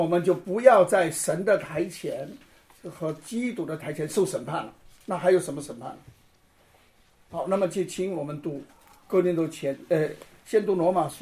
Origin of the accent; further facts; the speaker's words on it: China; 在我们中国人讲这是乱伦的